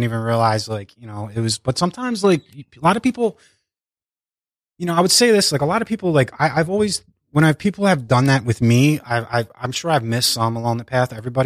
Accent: Northeast, United States; Yeah, I grew up in the Northeast and, you know, middle class family.

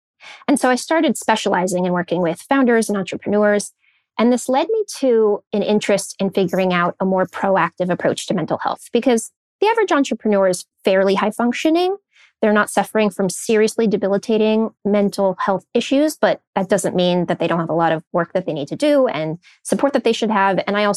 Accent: California, United States; So I grew up in Silicon Valley. I think that was really the heart of it.

